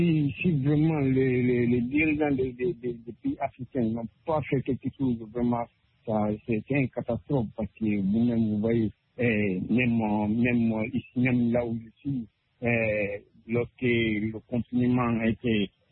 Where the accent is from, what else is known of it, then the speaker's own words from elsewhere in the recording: Guinea; dans mon pays, la Guinée-Conakry, je pense bien, je suis de Guinée-Conakry.